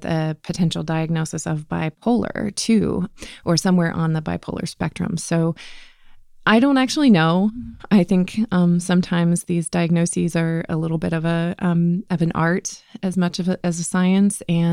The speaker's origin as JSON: {"language": "English", "town": "Cincinnati", "region": "Ohio", "country": "United States", "tie": "born or raised there", "said": "So my best friend at the time, which is your wife, actually, was moving away from Cincinnati, my hometown, to Florida."}